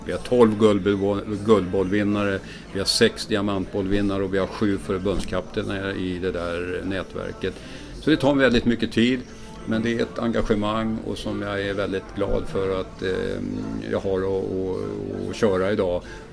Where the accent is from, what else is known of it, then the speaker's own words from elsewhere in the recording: Stockholm, Stockholm County, Sweden; om jag går tillbaka till min uppväxt här i Stockholm